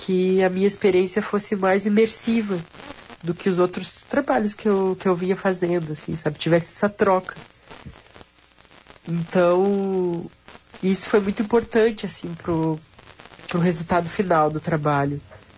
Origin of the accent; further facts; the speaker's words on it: Alvorada, Rio Grande do Sul, Brazil; Eu sou de Alvorada e mesmo por isso, então eu sempre andei para Porto Alegre, né?